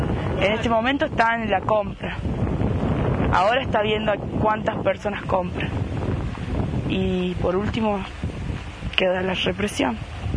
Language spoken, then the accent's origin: Spanish; Chilecito, La Rioja, Argentina; de Chilecito. Nací en Chilecito, ahora estoy estudiando en La Rioja hace 4 años.